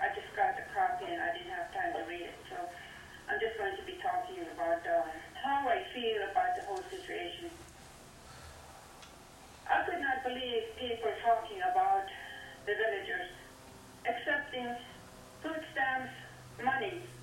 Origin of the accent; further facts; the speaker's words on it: Stevensville, Alaska, United States; now in Fairbanks, United States; born and raised in Stevensville, Alaska. I have been living in Fairbanks for the past almost 35 years.